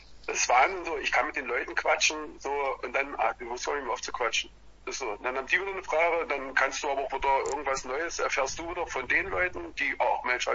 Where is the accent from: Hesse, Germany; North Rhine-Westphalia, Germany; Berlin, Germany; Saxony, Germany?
Saxony, Germany; Torgau; Ich komme aus Torgau.